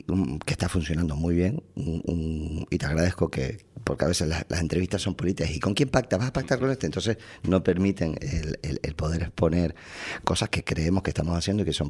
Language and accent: Spanish; San Cristóbal de La Laguna, Canary Islands, Spain; Voy a poner un ejemplo de mi pueblo, de La Laguna.